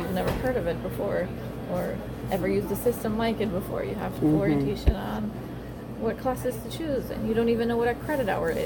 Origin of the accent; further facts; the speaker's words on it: São Paulo, Brazil; also born or lived in Paraguay; I'm from Brazil.